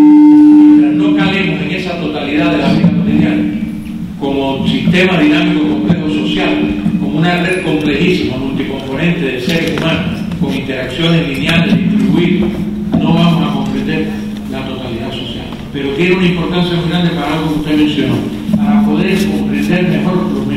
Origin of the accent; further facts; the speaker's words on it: Cuba; y si alguien lo sabemos nosotros somos los cubanos, ¿no?